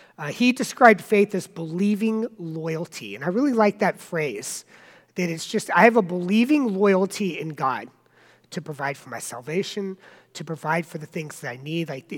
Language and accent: English; South Carolina, United States; I'm from South Carolina